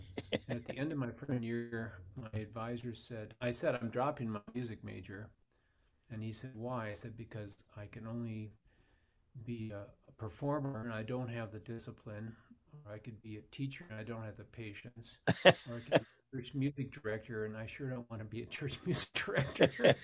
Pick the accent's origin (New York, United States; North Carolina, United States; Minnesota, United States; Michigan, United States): Minnesota, United States; Wanamingo; Well, David, I grew up in Minnesota, and I was raised in a small town in southern Minnesota, Wanamingo.